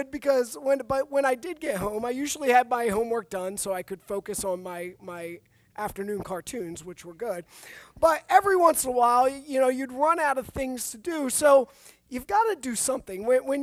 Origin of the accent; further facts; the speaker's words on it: New Jersey, United States; I grew up down across in Cumberland County. I grew up in the Garden State, or the Garden part of the Garden State, where everything around me was fields and farming